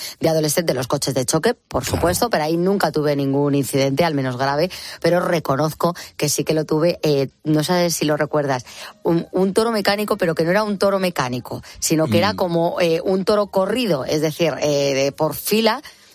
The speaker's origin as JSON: {"language": "Spanish", "town": "Almería", "region": "Andalusia", "country": "Spain", "said": "Soy de Almería."}